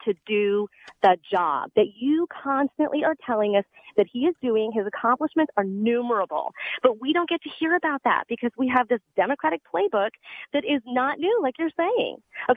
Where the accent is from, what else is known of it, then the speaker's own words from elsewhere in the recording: New Jersey, United States; No, I don't. I was raised in Jersey.